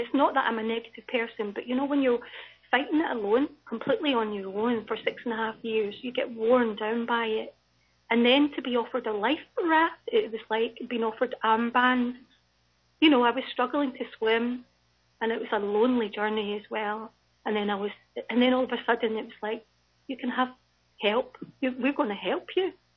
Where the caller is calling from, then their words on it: Scotland, United Kingdom; I'm actually phoning from Scotland